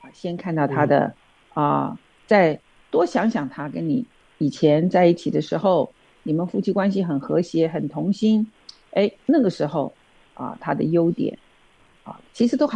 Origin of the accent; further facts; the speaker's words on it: China; 我们中国人的俗话就是有关系就没关系了。